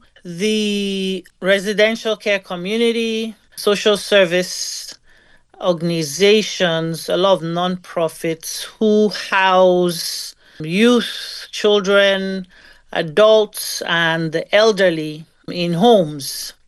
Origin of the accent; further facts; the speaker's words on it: Arondizogu, Imo, Nigeria; English is a second language; In Nigeria, for Christmas growing up, we would always travel to my hometown where my father was from.